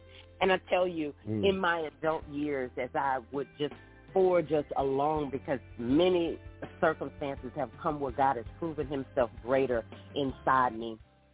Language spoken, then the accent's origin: English; Augusta, Georgia, United States; I'm from Augusta, Georgia. That's my hometown. Born and raised, I went to church in Columbia County, which was probably about 15 minutes outside of Augusta.